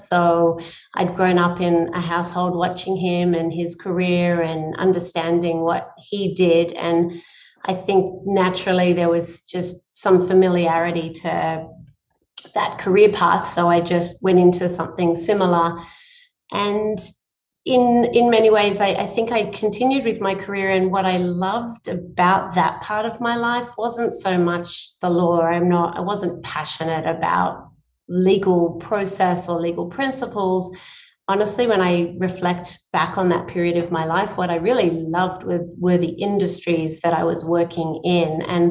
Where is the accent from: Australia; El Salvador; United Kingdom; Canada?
Australia; accent: Australian; now in United States; I'm cringing at my Aussie accent. So